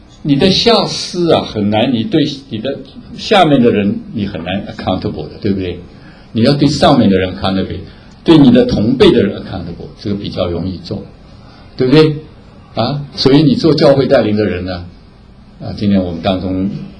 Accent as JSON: {"language": "Chinese", "country": "China", "said": "对啊，我们中国人特别讲面子啊"}